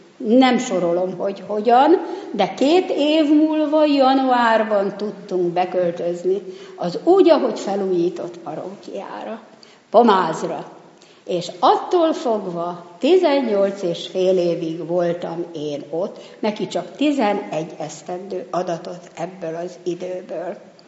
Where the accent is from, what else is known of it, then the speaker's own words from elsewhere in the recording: Szentendre, Pest, Hungary; also born or lived in Budapest; Én ugye itt nőttem fel, pesti születésünként Szentendrén, itt is laktunk, ott is, de Szentendre volt valahogy a bázis.